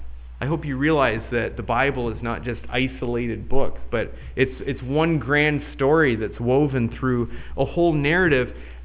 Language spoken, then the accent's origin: English; Canada; when I grew up in Canada.